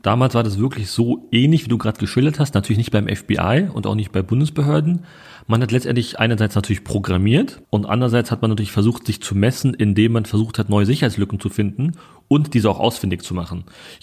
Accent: Berlin, Germany; also ich bin in Neukölln groß geworden, muss man wissen, in Rixdorf und Rixdorf ist sehr grün, ja, ist das Dahlem von Neukölln

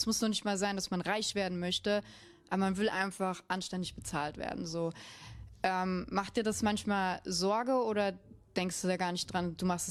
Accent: Munich, Bavaria, Germany; Ich bin Münchner

